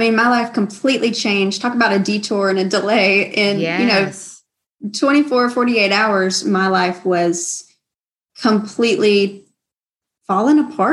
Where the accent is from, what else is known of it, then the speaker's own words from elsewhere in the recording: Georgia, United States; I am from the West Georgia area